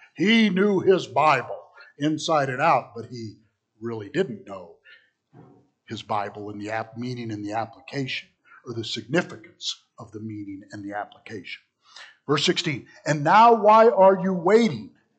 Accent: United States; well, I'm an American. Of course, I'm a nice person who lives in America.

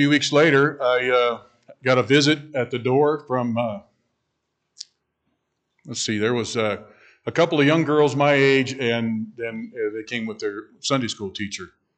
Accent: Colorado Springs, Colorado, United States; I grew up in Colorado Springs. Mom and Dad moved there in 1964 when I was 6 months old. I grew up there, went to high school there, and then went off to college in Gunnison at Western State College.

